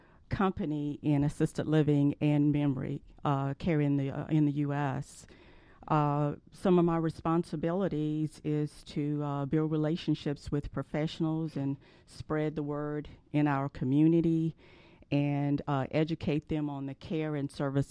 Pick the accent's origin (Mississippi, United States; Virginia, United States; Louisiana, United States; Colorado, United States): Louisiana, United States; Opelousas; Originally, I'm from Opelousas, Louisiana. I went to high school and business school there.